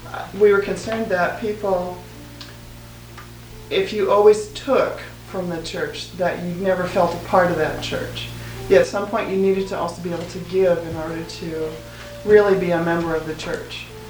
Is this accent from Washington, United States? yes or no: yes; Federal Way, Washington, United States; I'm from Federal Way, Washington